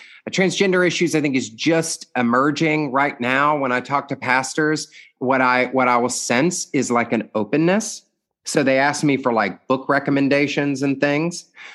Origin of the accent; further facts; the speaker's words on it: Georgia, United States; They legalize medical usage in my home state of Georgia, which is quite conservative, not as conservative as it used to be.